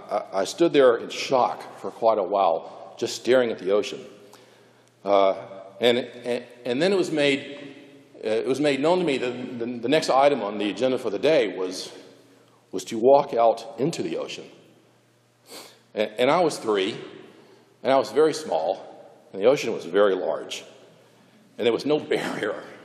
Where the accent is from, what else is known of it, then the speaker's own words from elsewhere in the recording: Atlanta, Georgia, United States; Now, growing up in Atlanta, the sky is always interrupted by the trees.